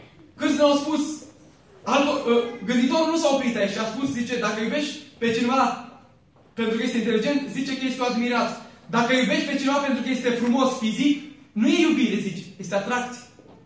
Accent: Târgoviște, Dâmbovița, Romania; Eu sunt din Târgoviște, de fel. M-am născut în Târgoviște și sunt muntean 100%.

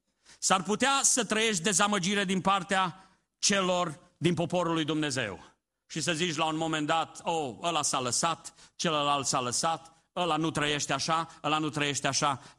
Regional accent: Transylvania, Romania; din satul meu ardelean

